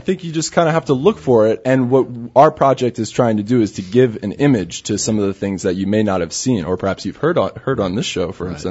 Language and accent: English; Charlotte, North Carolina, United States; And often when I told people that I was from Charlotte, I got one of two answers.